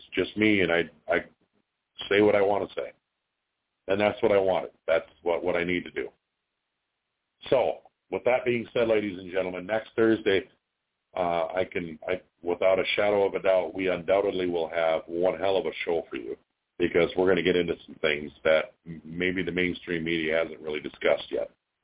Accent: United States; I am an American that wants to tell you what's about to happen to us.

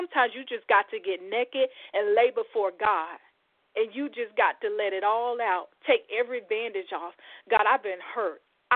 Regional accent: Cordele, Georgia, United States; Cordele is my hometown. That's where I was born and raised, which is, for many that's listening in, is south of Atlanta, 75 South.

